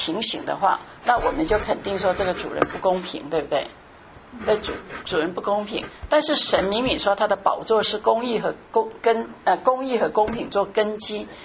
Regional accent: China; 我们中国人200年前马礼逊的时候才把福音传进来

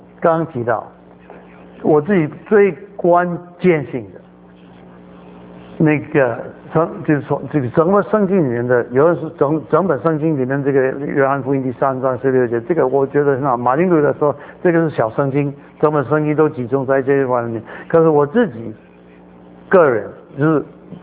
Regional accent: China; 咱们从大陆来的，咱们不知道，这个是，其实这个是我大概唯一的，我大概台湾台语我可以讲两句话

